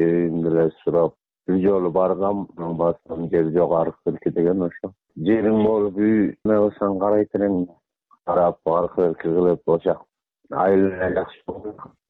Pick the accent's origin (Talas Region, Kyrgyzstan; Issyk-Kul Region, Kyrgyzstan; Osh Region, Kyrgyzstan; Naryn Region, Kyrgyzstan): Issyk-Kul Region, Kyrgyzstan; Saruu; Өзүм жетегүз Саруу деген айылда болот. Ошол жакта туулуп өскөм, жерим деле жок.